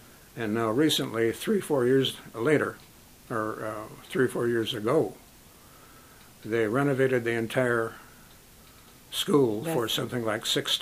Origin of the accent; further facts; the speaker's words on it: Flint, Michigan, United States; Now, I was born and raised in Flint.